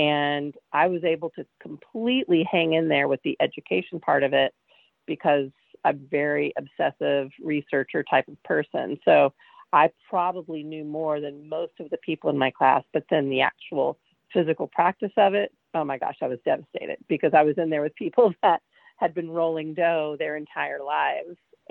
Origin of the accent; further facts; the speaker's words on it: the South, United States; because I'm also from the South.